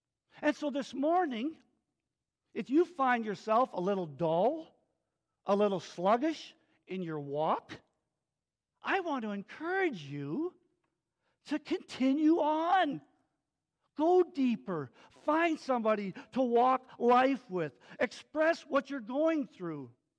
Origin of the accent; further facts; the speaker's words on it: Canada; you know I'm a Canadian